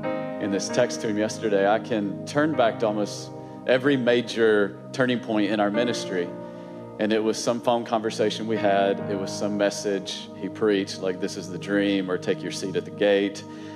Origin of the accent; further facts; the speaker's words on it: Virginia, United States; But we are from Virginia.